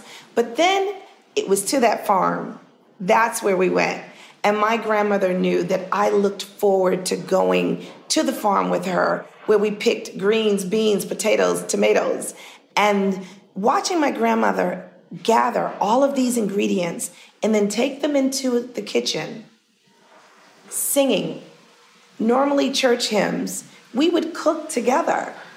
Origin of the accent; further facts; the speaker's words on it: Harlem, New York, United States; Well, growing up in Harlem, every summer